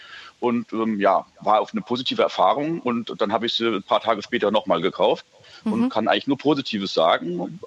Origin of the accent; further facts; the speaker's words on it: Wiesbaden, Hesse, Germany; Ich komme aus Wiesbaden.